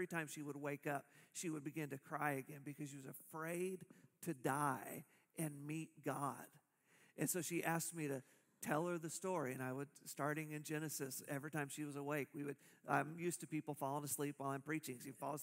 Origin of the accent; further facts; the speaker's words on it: Tulsa, Oklahoma, United States; I grew up in Tulsa